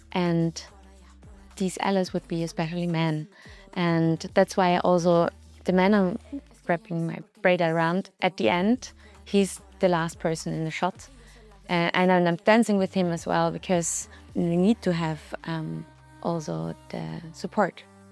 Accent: Austria; because I was born here, I'm Austrian, but a lot of people would always ask me, ah, but where are you really from?

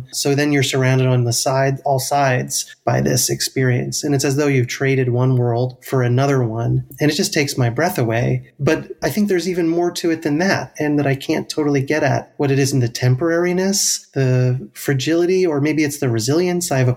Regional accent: Philadelphia, Pennsylvania, United States; I'm an urban person. I grew up in West Philadelphia, and we didn't have a lot of trees, actually.

